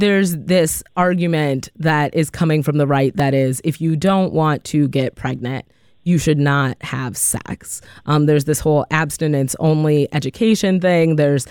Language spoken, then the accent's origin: English; Madison, Wisconsin, United States; I grew up in Madison. I'm a person who identifies as Black.